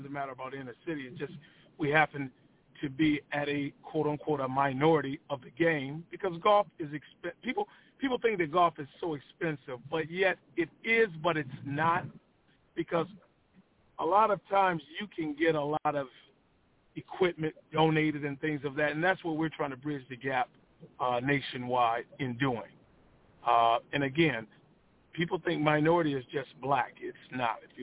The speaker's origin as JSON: {"language": "English", "town": "Flint", "region": "Michigan", "country": "United States", "tie": "born or raised there", "said": "Well, I grew up in Flint, Michigan, and, you know, went to Flint Powers. It's a Catholic school here in town"}